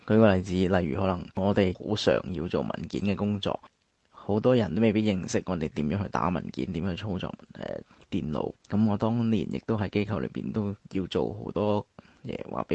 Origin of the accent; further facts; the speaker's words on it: Macau; 我是来自澳门的